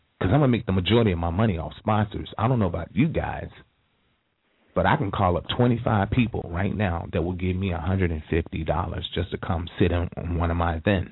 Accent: Chicago, Illinois, United States; I'm from Chicago, Illinois. I graduated from Gordon Tech University. I went to Hyde Park Community High School, and I lived in Jeffrey Manor.

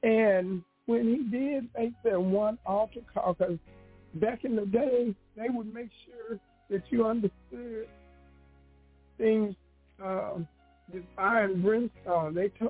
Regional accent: North Little Rock, Arkansas, United States; Well, I grew up in North Little Rock, and I went to First Baptist Church.

